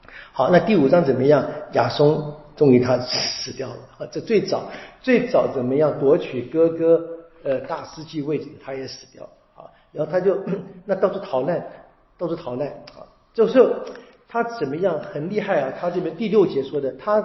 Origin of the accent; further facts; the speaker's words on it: Taiwan; born there; 我们在台湾这个特殊的环境，我们都是在台湾活的嘛，对不对？我在台湾生的，对不对？我父母亲来自大陆，